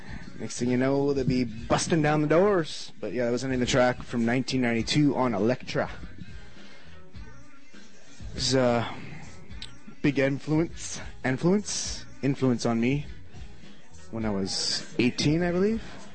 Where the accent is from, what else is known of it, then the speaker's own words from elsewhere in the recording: Canada; And I am also Canadian and playing on the radio.